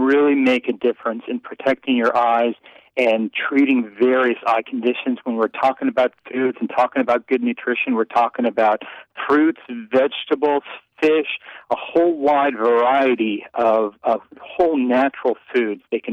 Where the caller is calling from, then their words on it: Baltimore, Maryland, United States; I'm in Baltimore, Maryland.